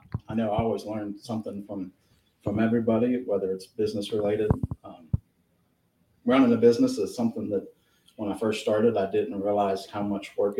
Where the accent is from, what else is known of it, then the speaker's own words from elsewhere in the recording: Rossburg, Maryland, United States; So I'm from a small town in Western Maryland, Rossburg, Maryland. Just a little small college town, shop-based.